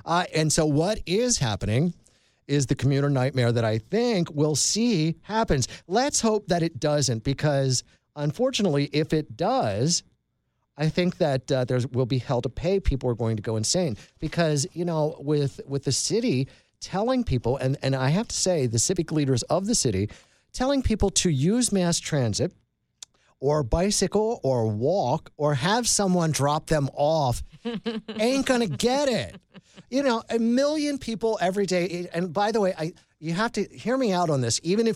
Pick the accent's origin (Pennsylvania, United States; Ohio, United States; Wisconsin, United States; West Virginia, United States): Pennsylvania, United States; York; But growing up in York, Pennsylvania, it would always be one of those things where they would predict it and it was the end of the world, and then we'd get 4 or 5 inches.